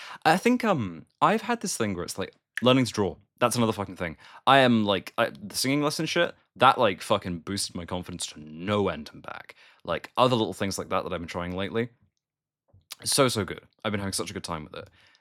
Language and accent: English; Birmingham, West Midlands, United Kingdom; it's like I mentioned Birmingham already. It's like that's my hometown, and like it's kind of weird when it's like how many fucking conventions we have here.